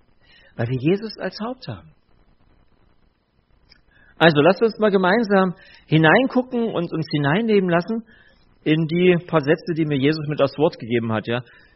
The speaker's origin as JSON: {"language": "German", "town": "Burkau", "region": "Saxony", "country": "Germany", "said": "Also ich komme aus Burkau, das ist auch so in der Nähe von Bülau und noch ein Stückchen weiter Richtung Bautzen, also zwischen Dresden und Bautzen, aber nicht weit weg."}